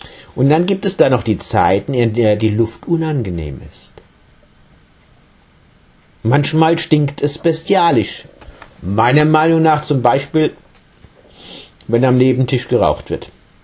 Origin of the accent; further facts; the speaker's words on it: Hanau, Hesse, Germany; Und früher ging es mir an mindestens 100 Tagen im Jahr in Hanau, in meiner Heimatstadt, so